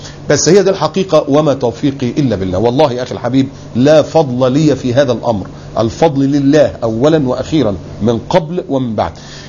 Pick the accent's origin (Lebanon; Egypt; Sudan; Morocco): Egypt; Upper Egypt; يعني والدي صعيدي، وانت عارف الصعايده يعني ايه. انا صعيدي برضو يعني، اتولدت في الصعيد بس ما اعرفش فين الجرجه اللي انا اتولدت فيها دي.